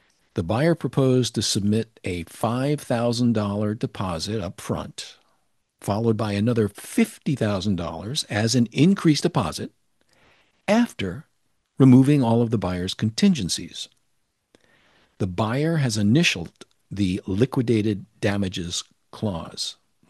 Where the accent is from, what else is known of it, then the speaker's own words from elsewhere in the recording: New York, United States; now in Santa Barbara, United States; That's when I moved to Santa Barbara, and I never bought a bagel because I'm from New York and they just wouldn't live up to it.